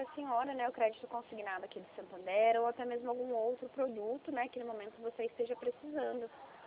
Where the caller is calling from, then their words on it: Limeira, São Paulo, Brazil; Eu tô falando com você aqui de Limeira, interior de São Paulo.